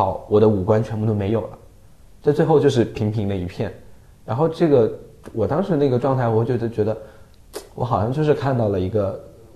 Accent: Xiangtan, Hunan, China; 我家乡在湘潭，然后湘潭有一块地方叫湘钢，就是湘潭钢铁厂，

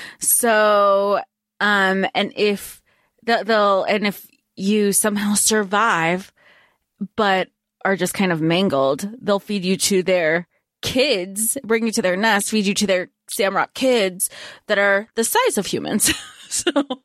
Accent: Florida, United States; Growing up in Florida, knowing that that's how you're supposed to shoot a, like an alligator

